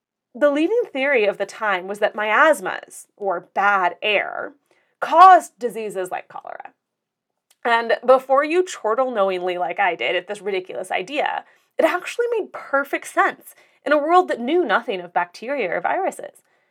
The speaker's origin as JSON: {"language": "English", "region": "Colorado", "country": "United States", "said": "Quashing the little fires in my home state of Colorado"}